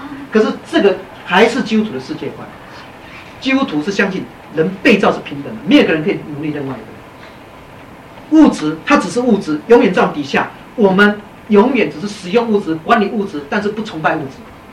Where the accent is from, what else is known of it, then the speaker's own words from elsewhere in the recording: China; 我们中国人喜欢看那个大眼睛啊、双眼皮的